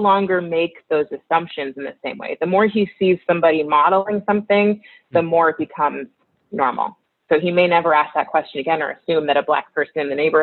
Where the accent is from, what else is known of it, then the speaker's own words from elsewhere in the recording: Oakland, California, United States; Like, I grew up in Oakland, which is diverse